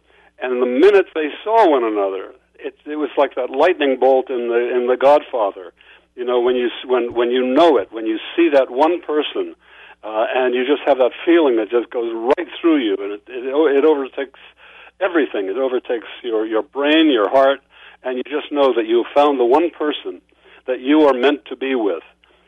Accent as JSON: {"language": "English", "town": "Youngstown", "region": "Ohio", "country": "United States", "tie": "born or raised there", "said": "the way I grew up in Youngstown, Ohio, in a very assimilated community."}